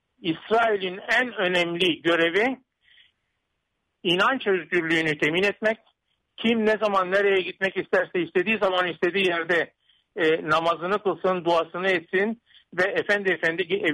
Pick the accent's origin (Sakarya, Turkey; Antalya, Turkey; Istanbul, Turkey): Istanbul, Turkey; Ben hem Kasımpaşalıyım hem Tahtakaleliyim.